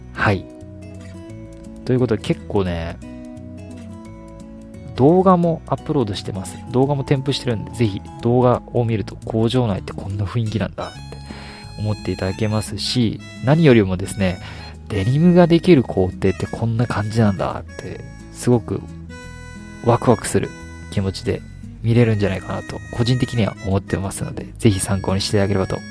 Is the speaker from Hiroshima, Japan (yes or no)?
yes; Hiroshima, Japan; 僕自身広島出身でですね、広島にこんな企業あるんだよというこの同郷の気持ちからですね